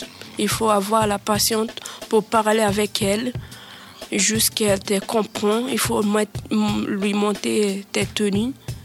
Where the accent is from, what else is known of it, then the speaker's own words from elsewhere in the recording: Suriname; moved away as an adult; now in France; Mon pays, c'est Suriname. Mon pays d'origine, c'est Suriname.